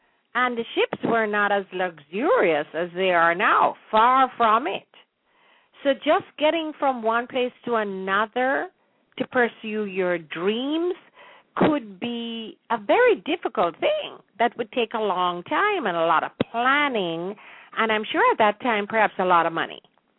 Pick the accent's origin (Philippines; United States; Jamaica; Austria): Jamaica; I feel that as a Jamaican, I understand myself better. I understand my culture better since I'm doing this research.